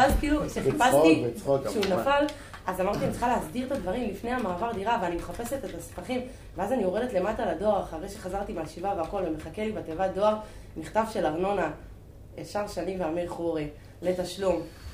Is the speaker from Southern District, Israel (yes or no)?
no; Or Yehuda, Central District, Israel; פה גדלתי, פה אני אמשיך לגדול, פה אני אמשיך לחיות, פה אני גדל את הילדים שלי לאבא, ופה אני אתחתן ופה אני אמשיך לגור. אני אוהב את העיר הזאת, גדלתי בה, אין לי זיקה לשום עיר אחרת.